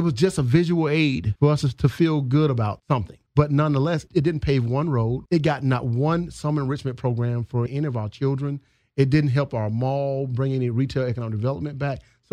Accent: Atlanta, Georgia, United States; now in Orlando, United States; I'm from Atlanta, Georgia.

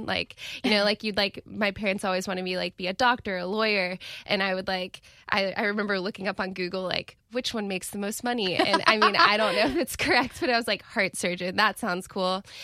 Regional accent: Jacksonville, Florida, United States; I'm from Jacksonville.

